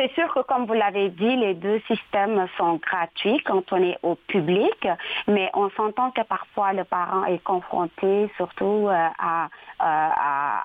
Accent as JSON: {"language": "French", "country": "Senegal", "tie": "born or raised there", "said": "Oui, je suis native du Sénégal."}